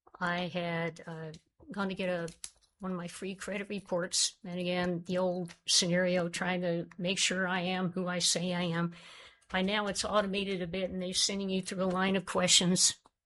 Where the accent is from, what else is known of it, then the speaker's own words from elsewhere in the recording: Juneau, Alaska, United States; from Juneau